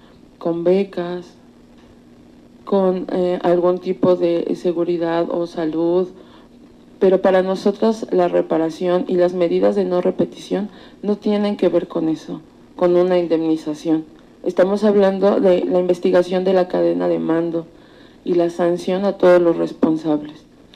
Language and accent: Spanish; Mexico; Al tratar de buscar la justicia en mi país, encontré revictimización